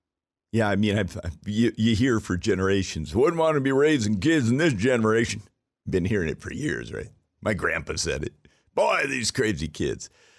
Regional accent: Sweden; moved away; France, Sweden, my home country.

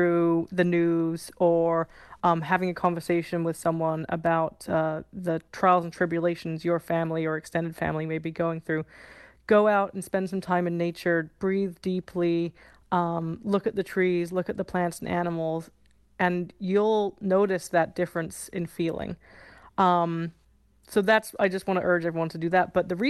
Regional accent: England, United Kingdom; now in Los Angeles, United States; Growing up in England, I love walking. It's one of, like, British pastimes. So I always walk in my neighborhood in Larchmont in L.A. where I live. But right now I'm in San Bernardino County, right over the border

